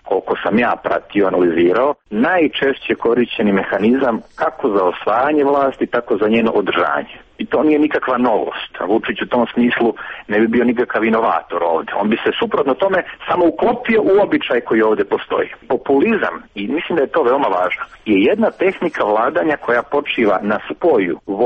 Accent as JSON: {"language": "Serbian", "country": "Serbia", "said": "ovdje kod nas u Srbiji"}